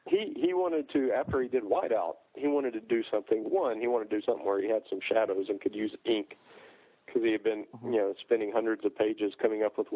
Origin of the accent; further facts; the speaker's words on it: North Carolina, United States; I'm from North Carolina. Isn't too far away.